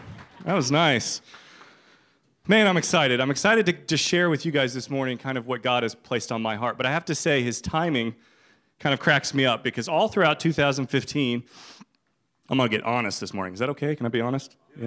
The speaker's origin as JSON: {"language": "English", "region": "Kentucky", "country": "United States", "said": "Like I said, I'm from Kentucky, and we've been here about 7 years. And this is our home now."}